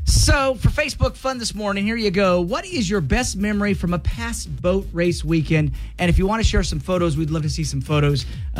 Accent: Clarkston, Washington, United States; my first recollection, of course, even as a kid growing up in Clarkston, we heard about hydro races, hydroplanes in the Tri-Cities.

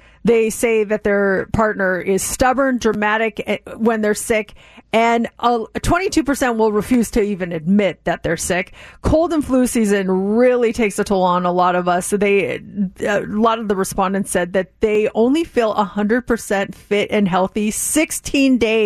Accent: Colorado, United States; now in Las Vegas, United States; I was born and raised in Colorado, but I've lived here longer than I lived there.

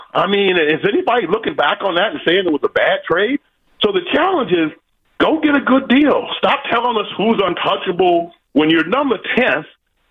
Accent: East Coast, United States; I mean, I grew up on the East Coast.

